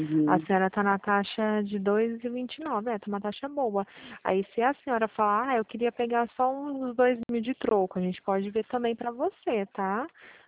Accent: Pirassununga, São Paulo, Brazil; eu sou de Pirassununga.

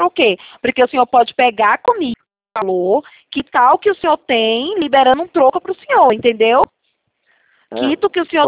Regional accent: Itatiba, São Paulo, Brazil; Não, não sou do Rio, sou da cidade de São Paulo, né? Itatiba

